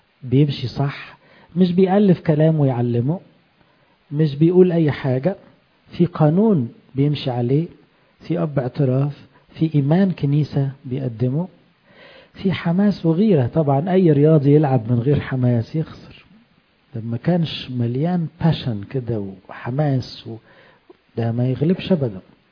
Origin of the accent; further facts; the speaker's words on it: Egypt; واحنا الحمد لله كلنا كمصريين لنا اصل ايه في الفلاحة والزراعة